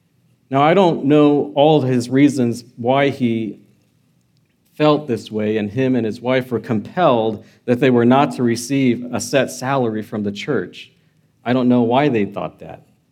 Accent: United States; All I know is that I'm American.

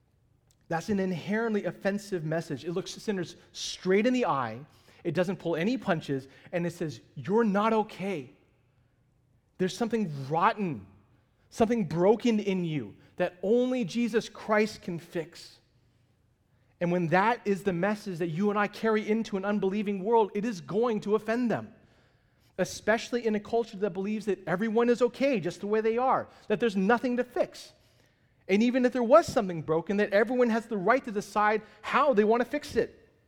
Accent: San Francisco, California, United States; So I'm from San Francisco, and by default, that means I root for San Francisco sporting teams, including the Giants.

